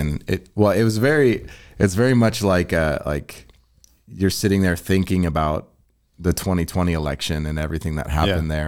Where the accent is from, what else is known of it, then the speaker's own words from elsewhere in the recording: Illinois, United States; I'm from Illinois, which I mean, it is by far one of the most corrupt states in the nation.